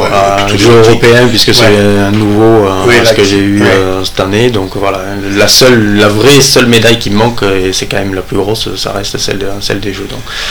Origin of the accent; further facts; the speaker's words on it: Millau, Occitanie, France; moved away as an adult; now in Paris, France; Je suis originaire de l'Aveyron, de Millau exactement.